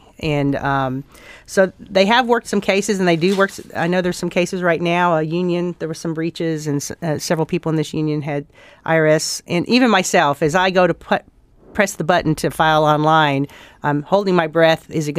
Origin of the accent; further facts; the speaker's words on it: Tennessee, United States; What part of Tennessee? That's my home state.